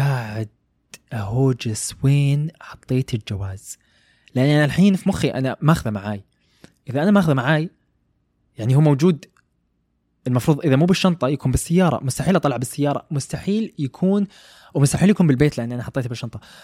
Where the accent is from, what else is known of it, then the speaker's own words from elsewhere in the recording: Khobar, Eastern Province, Saudi Arabia; المهم وصلت المطار البحرين اخذت الطياره من رحت دبي من البحرين انا من الخبر فرحت مطار البحرين اخذت الطياره.